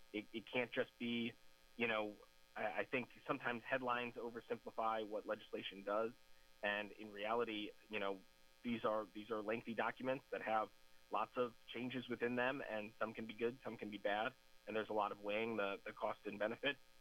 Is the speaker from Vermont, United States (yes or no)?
no; Kenosha, Wisconsin, United States; I love my hometown. I love Kenosha.